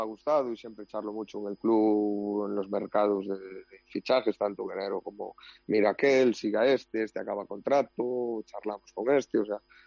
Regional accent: Moaña, Galicia, Spain; En Moaña, sí, en mi pueblo, en Moaña, sí.

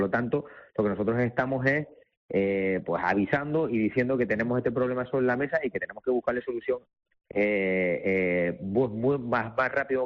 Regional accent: Canary Islands, Spain; En Canarias es una maravilla. Yo soy canario, me encanta vivir aquí.

